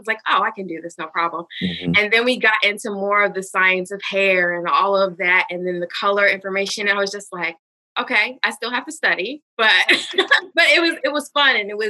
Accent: Virginia, United States; also born or lived in Jamaica, Queens, New York; Actually, I'm an East Coast girl. So I was born in New York in Jamaica, Queens. And my mother moved us down to Virginia.

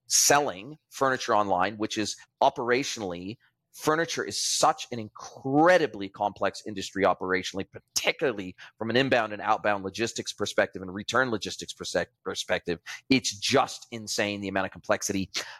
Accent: Riverside, United States; When I grew up in Riverside, some of these biggest retail brands that were, they weren't public companies.

